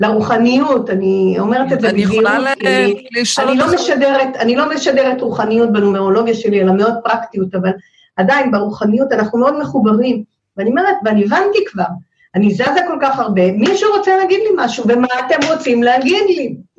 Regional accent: Bnei Brak, Tel Aviv District, Israel; born there; אני נולדתי בבני ברק. בין משפחה למשפחה של חסידי גור, ואמא פרסייה

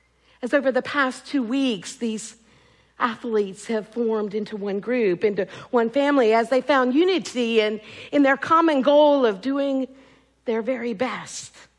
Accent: Greensboro, North Carolina, United States; The church I grew up in Greensboro had what was known as the Monday Night Sharing Group.

